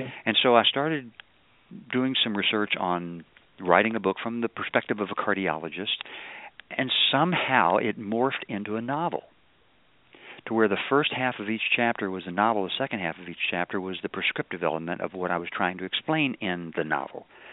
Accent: Kentucky, United States; She was from South Carolina, and I'm from Kentucky, and so we always had that bond.

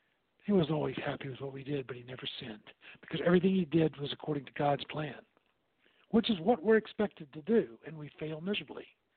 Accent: Virginia, United States; It was a beautiful Presbyterian church in my hometown of Virginia.

